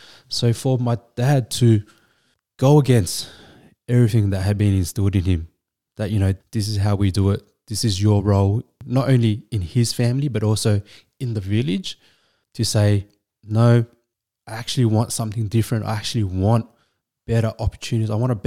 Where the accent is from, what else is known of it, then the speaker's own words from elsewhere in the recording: Hong Kong; born there; And I was born in Hong Kong. I was born in an English-speaking hospital.